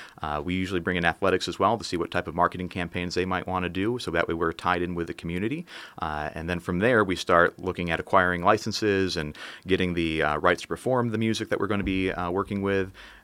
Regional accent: Massachusetts, United States; I am originally from Massachusetts, and I earned my degrees in the Midwest at Illinois and at Iowa.

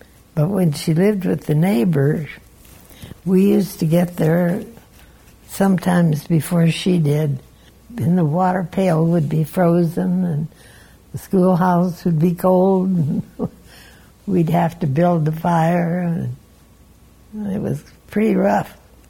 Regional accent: Cody, Wyoming, United States; I was born and raised here in Cody. I was actually born down by the Buffalo Bill Reservoir.

